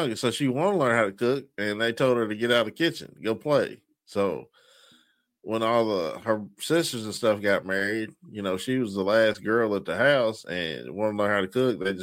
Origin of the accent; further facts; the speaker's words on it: the South, United States; Yes, sir. I'm from the South.